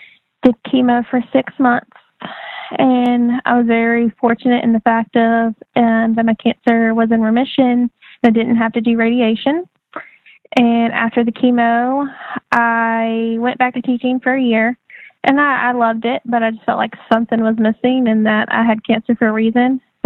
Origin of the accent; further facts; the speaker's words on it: Georgia, United States; Yeah. So I'm from Georgia.